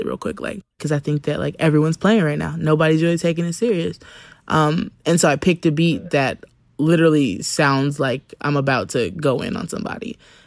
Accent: Alabama, United States; Like, I was from Alabama and it was so obvious.

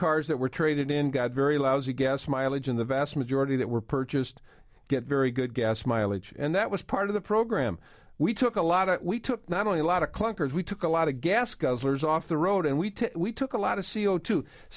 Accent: Peoria, Illinois, United States; I'll tell you what I drive. Back in Peoria, which is my hometown.

